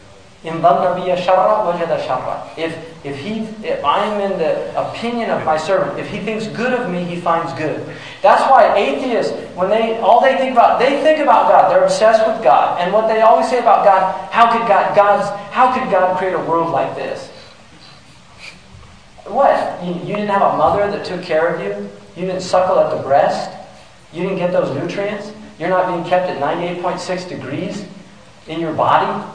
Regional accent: California, United States; I used to swim I love swimming. I grew up in California.

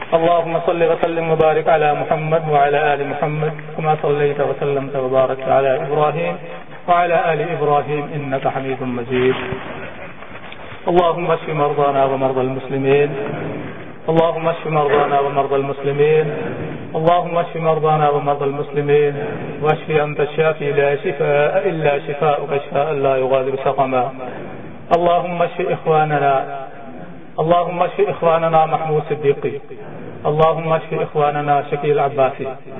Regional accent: Pakistan; Pakistani Muslims know more than you. I am from Pakistan.

